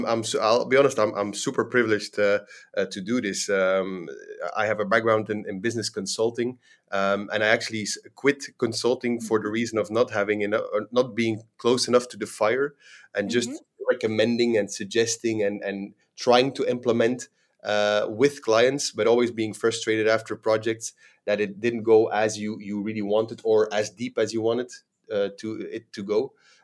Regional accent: Belgium; moved away as an adult; now in Dubai, United Arab Emirates; I'm a Belgian national, born and raised in Belgium, living in Dubai for the last 6 or 7 years now.

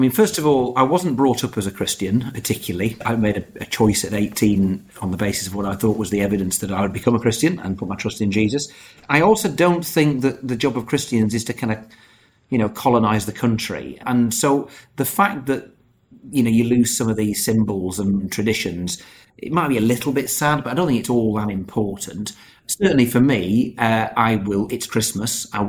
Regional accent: United Kingdom; well, I'm British

